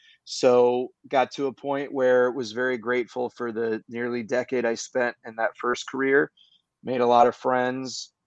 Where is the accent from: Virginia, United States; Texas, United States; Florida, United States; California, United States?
Florida, United States; So I grew up in Florida, and I was really a product of WCW.